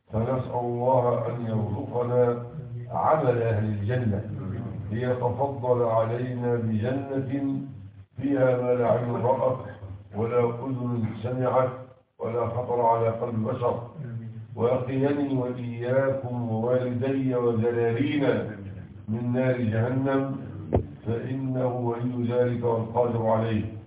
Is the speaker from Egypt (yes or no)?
yes; Egypt; وبما أن بلادنا مصر من أفضل البلاد جوا واعتدالا